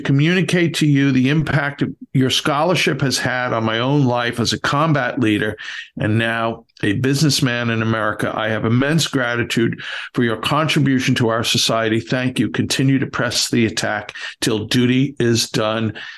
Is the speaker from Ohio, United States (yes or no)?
no; Texas, United States; I'm a Texan, but held my breath long enough to come up for a reunion